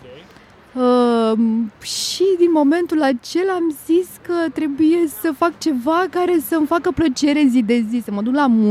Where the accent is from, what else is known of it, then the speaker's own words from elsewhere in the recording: Constanța, Constanța County, Romania; Bună ziua, sunt din Constanța